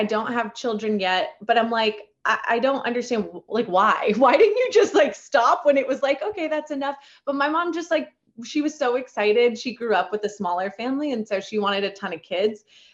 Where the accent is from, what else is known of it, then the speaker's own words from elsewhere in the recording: Phoenix, Arizona, United States; Just being a little girl growing up in Phoenix, Arizona. I'm one of five kids